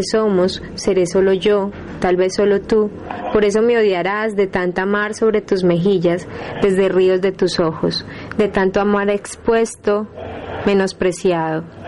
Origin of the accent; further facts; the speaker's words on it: Medellín, Antioquia, Colombia; nosotras somos de Colombia, de Medellín, parece importante decir eso.